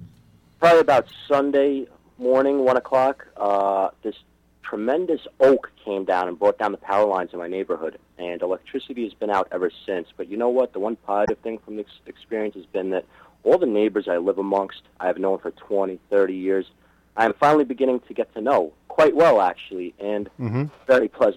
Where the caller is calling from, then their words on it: Hauppauge, New York, United States; Hoppog, New York.